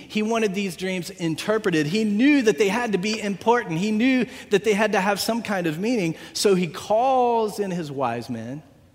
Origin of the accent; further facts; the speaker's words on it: Virginia, United States; it's the church where I grew up in Virginia, the small church that I grew up in Virginia.